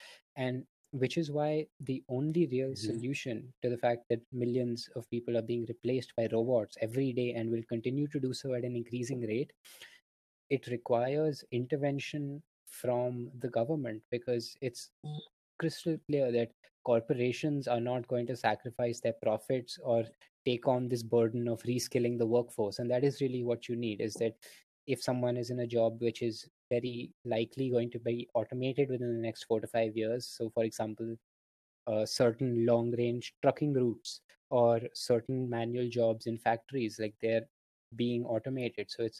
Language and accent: English; India; or avatars, because we're Indian